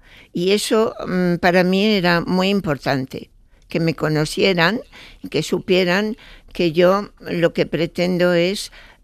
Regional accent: Casablanca, Casablanca-Settat, Morocco; also born or lived in Larache; yo nací en Larache, que es protectorado español, pero en el 49 mi padre le pide a su hermana, que vivía en Casablanca, que le buscase un trabajo para poder cruzar a la frontera francesa.

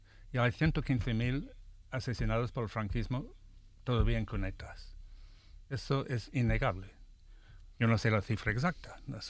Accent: Ireland; Spanish is a second language; Yo soy irlandés y ha tenido sus problemas con los británicos y el imperio.

